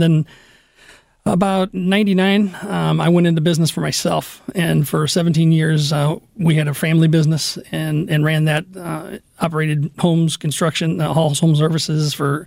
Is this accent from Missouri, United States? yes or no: yes; Fenton, Missouri, United States; now in Crestwood, United States; I grew up in Fenton. Lived there most of my life. Went to Eureka High School, and then over to South County Tech for the last 2 years, moved out to Kirkwood